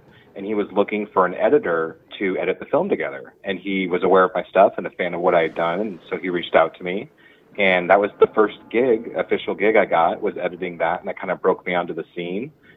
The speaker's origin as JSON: {"language": "English", "town": "Lincoln", "region": "Nebraska", "country": "United States", "tie": "born or raised there", "also_born_or_lived": "Kansas", "moved": "as an adult", "lives_now": "California, United States", "said": "I was born in Kansas and moved to Nebraska when I was really young, and grew up in Lincoln, Nebraska. and was there until about 3 years ago. I just moved out to California in 2017 on Thanksgiving."}